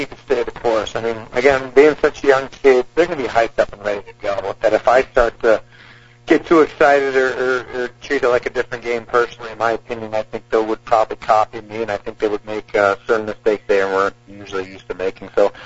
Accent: New York, United States; Well, I grew up in New York, so I really didn't know too much about it.

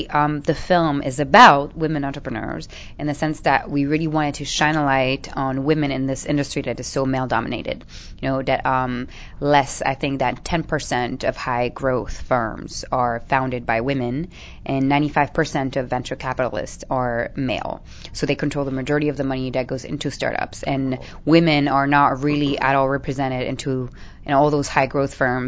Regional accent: Paris, Île-de-France, France; English is a second language; moved away as an adult; now in United States; I am from France. I was raised in Paris, born and raised in Paris.

